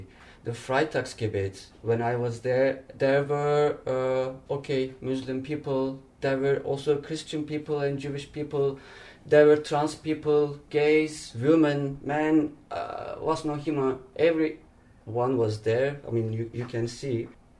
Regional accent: Turkey; German is a second language; now in Berlin, Germany; Ich komme aus der Türkei. Das ist okay, das reicht. Now I'm in Germany, I'm in Berlin.

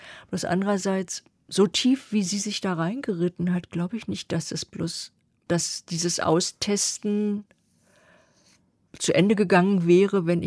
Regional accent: East Germany, Germany; ich komme aus der DDR und ich habe keinen Bezug gehabt zu Drogen.

